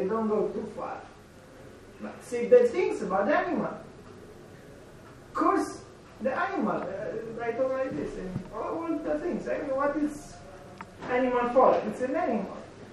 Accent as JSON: {"language": "English", "country": "Romania", "second_language": "English", "said": "I know I come from Romania"}